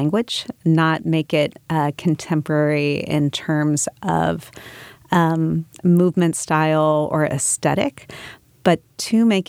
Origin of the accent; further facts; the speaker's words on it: Cincinnati, Ohio, United States; as well as the one I grew up with in Cincinnati, which was by a gentleman, Freddie Franklin, those two were very much in my heart.